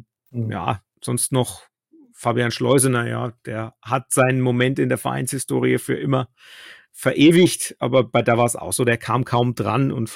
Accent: Nuremberg, Bavaria, Germany; Und das dann in Fürth, was dann besonders pikant ist als Nürnberger.

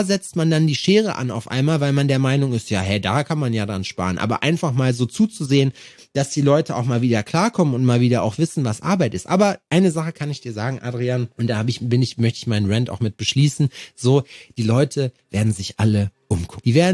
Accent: Schalksmühle, North Rhine-Westphalia, Germany; Auf dem Land, da wo ich herkomme, aus Schalksmühle

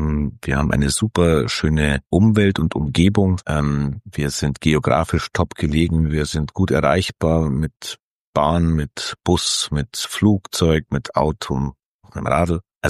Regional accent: Munich, Bavaria, Germany; für München, für meine Heimatstadt

